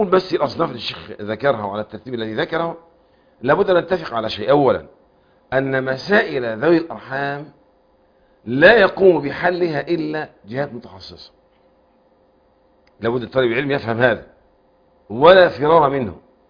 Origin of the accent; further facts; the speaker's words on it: Cairo, Cairo Governorate, Egypt; يعني انا مثلا انا من القاهره